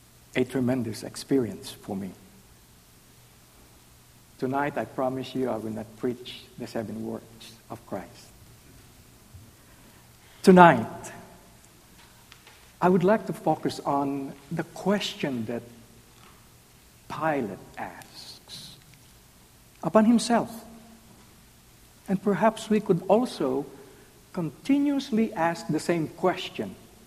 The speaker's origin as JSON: {"language": "English", "country": "Philippines", "tie": "born or raised there", "said": "Growing up in the Philippines, Good Friday is one of the most solemn days that you could experience"}